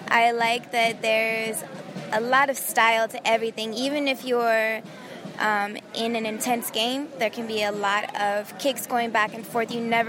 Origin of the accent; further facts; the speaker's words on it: California, United States; now in Los Angeles, United States; I'm from the Bay Area in California. I'm in LA right now.